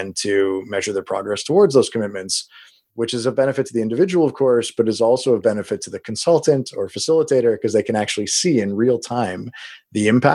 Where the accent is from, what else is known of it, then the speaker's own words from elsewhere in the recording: West Coast, Canada; now in Toronto, Canada; coaches and consultants in Toronto, where I'm from professionally, I'm originally from the West Coast.